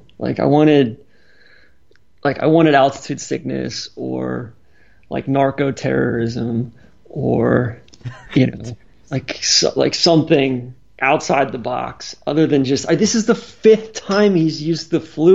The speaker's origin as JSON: {"language": "English", "town": "Atlanta", "region": "Georgia", "country": "United States", "said": "It's not really my style or anything, but I'm from Atlanta."}